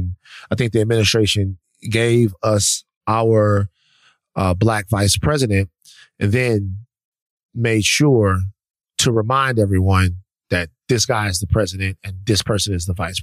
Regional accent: the South, United States; I said Iran, it's Iran. I'm sorry, but I'm from the South.

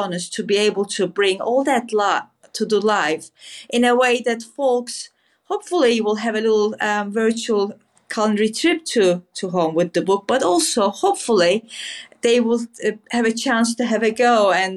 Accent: Antakya, Hatay, Turkey; I was very lucky enough to do some location shoot in Istanbul and then my hometown, Antakya.

